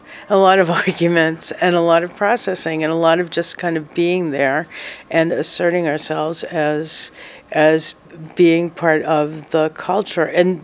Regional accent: East Coast, United States; First of all, I'm from the East Coast.

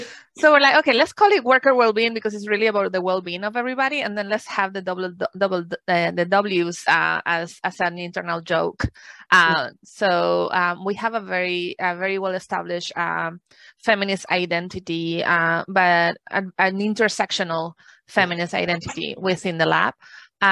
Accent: Canary Islands, Spain; moved away as an adult; now in United States; I'm originally from Canary Islands. Those are some islands on the west coast of Africa that actually are part of Spain.

